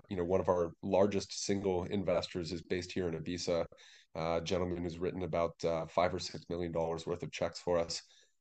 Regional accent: California, United States; Growing up in Northern California was kind of part of the culture.

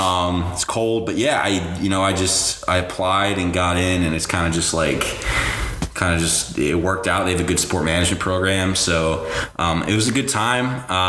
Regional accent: Philadelphia, Pennsylvania, United States; I'm from Philly, I play rugby

